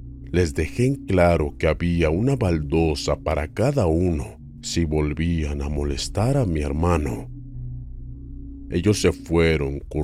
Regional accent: Santa Fe, Argentina; Por el acento reconocí que era de Argentina, igual que yo. Yo soy de Santa Fe

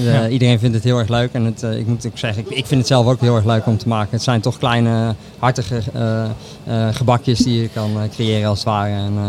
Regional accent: Houten, Utrecht, Netherlands; Ik kom uit Houten.

